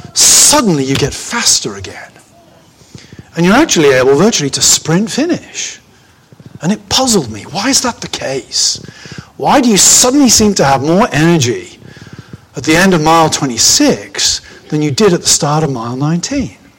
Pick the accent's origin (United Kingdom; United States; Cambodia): United Kingdom; I'm British. Most of you, I'm sure, are Americans.